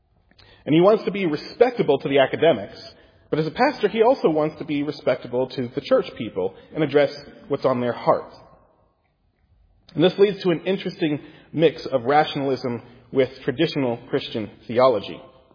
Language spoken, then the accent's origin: English; United States; accent: American; I'm American, so I'll call it Schleiermacher. He may be something else, but I apologize for my American accent.